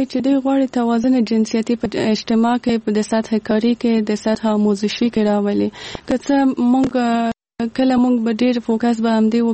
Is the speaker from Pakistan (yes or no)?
no; Kabul, Afghanistan; زه په کابل کې زیږېدلې یم او دلته مې ژوند کړی.